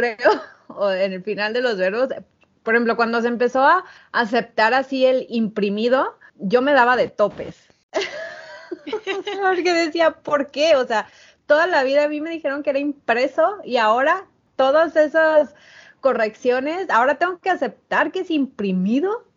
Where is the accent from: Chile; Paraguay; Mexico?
Mexico; central Mexico; now in Guadalajara, Mexico; nosotras que somos del centro de México